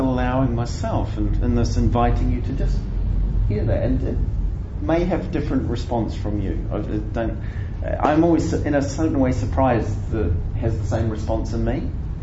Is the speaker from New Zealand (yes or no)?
yes; New Zealand; did I say I'm from New Zealand?